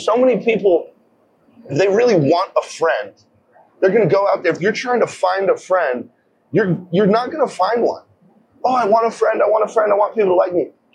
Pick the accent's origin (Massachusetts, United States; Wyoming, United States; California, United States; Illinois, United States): Wyoming, United States; But I grew up in Wyoming, so I love woodland camo.